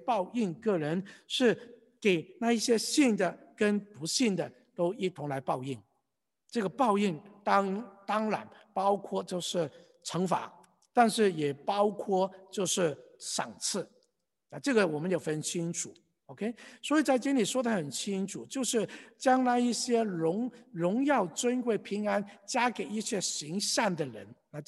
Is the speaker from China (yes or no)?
yes; China; 其实这个想法跟我们中国人 也是一样的。我们中国人都有一句话，善有善报，恶有恶报